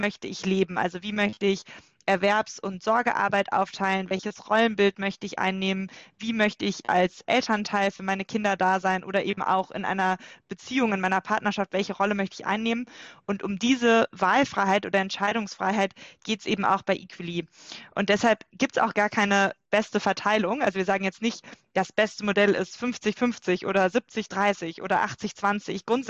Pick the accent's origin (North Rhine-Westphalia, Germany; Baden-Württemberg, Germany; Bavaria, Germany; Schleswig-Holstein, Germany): North Rhine-Westphalia, Germany; Cologne; now in Berlin, Germany; ich bin Kölnerin, lebe aber schon seit 8 Jahren in Berlin